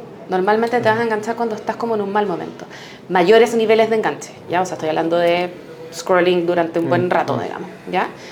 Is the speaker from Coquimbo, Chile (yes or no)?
yes; La Serena, Coquimbo, Chile; yo me acuerdo, yo soy de La Serena